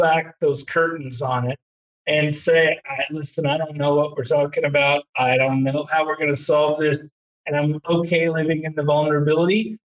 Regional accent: Texas, United States; And I know that from being a Texan

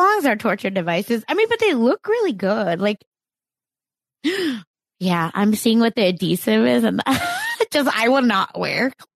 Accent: India; And I was like, because I'm Indian.

